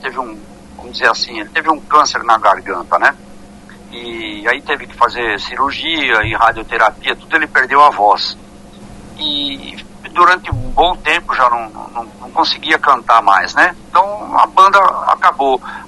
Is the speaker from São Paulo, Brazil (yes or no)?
yes; São Paulo, Brazil; also born or lived in Sorocaba; eu sou natural de Sorocaba, né? Como você falou, nasci em Sorocaba, fui criado em São Paulo, moro em São Paulo, né?